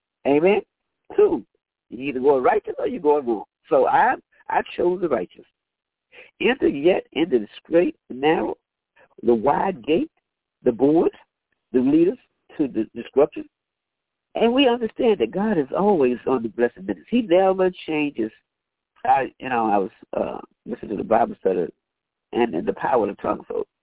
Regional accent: the South, United States; now in New York, United States; in New York, they don't say good morning, but some do, but I'm from the South, so I say good morning.

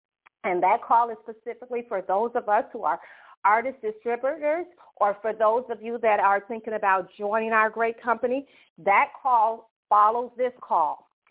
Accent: Brooklyn, New York, United States; also born or lived in Chicago; I hail from Brooklyn, New York via Chicago, Illinois.

